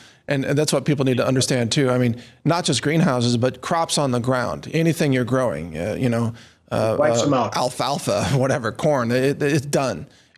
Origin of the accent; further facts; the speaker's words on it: Midwest, United States; I grew up in the Midwest.